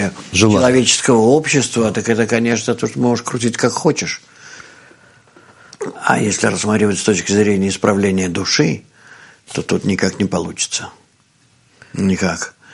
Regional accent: Vitebsk, Vitebsk Region, Belarus; also born or lived in Saint Petersburg; Я когда еще был, учился в Питере, то у меня спрашивали, вот, есть ли у вас там... Я приехал туда из Витебска

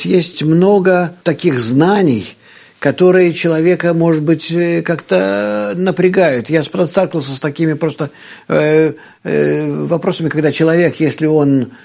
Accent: Russia; moved away as an adult; Я приехал из России, когда мне было 28 лет.

